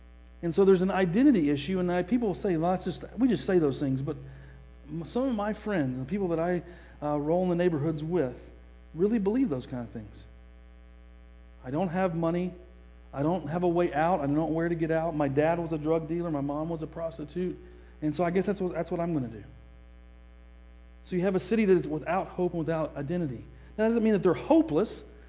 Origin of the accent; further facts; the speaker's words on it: North Carolina, United States; I grew up in North Carolina, but I still pull for my team in the city